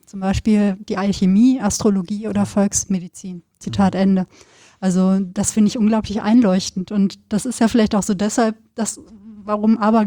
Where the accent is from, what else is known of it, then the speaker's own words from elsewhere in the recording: North Rhine-Westphalia, Germany; now in Cologne, Germany; Ja gut, aber ich komme aus Westfalen, aus dem Sauerland.